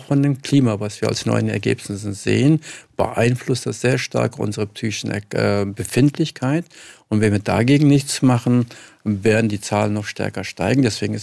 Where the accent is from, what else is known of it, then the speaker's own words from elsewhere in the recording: Kurdish region, Turkey; Ich bin Kurde, komme aus dem kurdischen Teil in der Türkei.